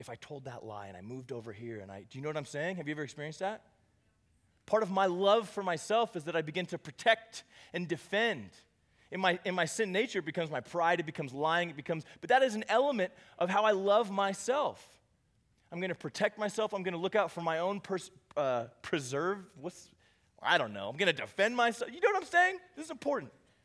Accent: United States; but for us as American Christians, that's like our language, right? That's our speak.

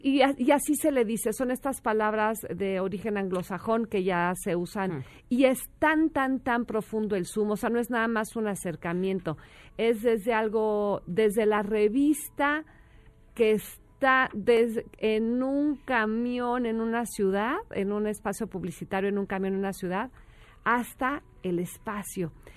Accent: Mexico; siendo mexicano, sí, lo amo, sí, porque amo, es sí. Mexicano.

